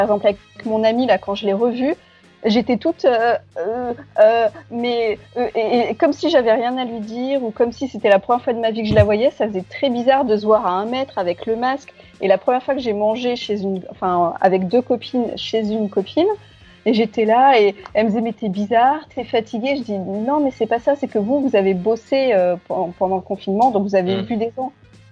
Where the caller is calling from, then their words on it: Istres, Provence-Alpes-Côte d'Azur, France; À Istres.